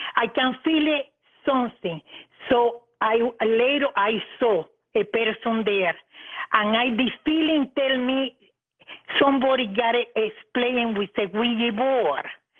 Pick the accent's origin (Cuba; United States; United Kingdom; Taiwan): Cuba; English is a second language; I am from Cuba. We grew up, and my family is a spiritualist, but they're real mediums.